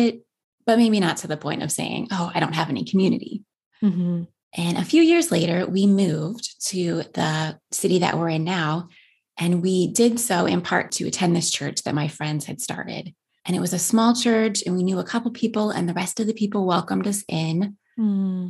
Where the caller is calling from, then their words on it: Ohio, United States; I do work part-time for a university in Ohio, which is where I'm recording from, here in Central